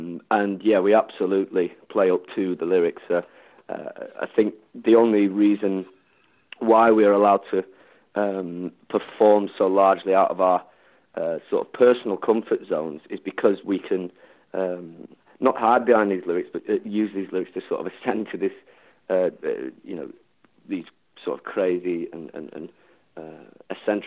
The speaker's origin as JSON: {"language": "English", "town": "Doncaster", "region": "Yorkshire and the Humber", "country": "United Kingdom", "tie": "born or raised there", "said": "Doncaster was, I mean, we've not been in Doncaster now for 4 years, but regardless, Doncaster was, you know, a huge part in our lives."}